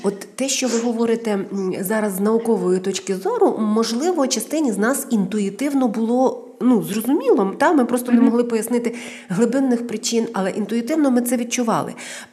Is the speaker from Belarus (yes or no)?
no; Japan; Ukrainian is a second language; я як японка